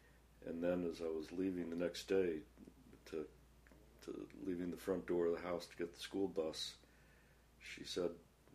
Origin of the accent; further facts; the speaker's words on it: Los Angeles, California, United States; born there; I was born in Los Angeles